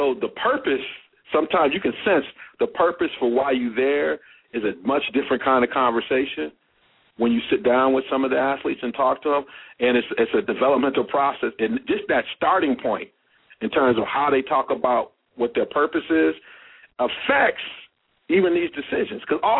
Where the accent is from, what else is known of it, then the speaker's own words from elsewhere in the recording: Michigan, United States; I'm from Michigan, so you always, and Phil from Michigan, you always welcome to the show.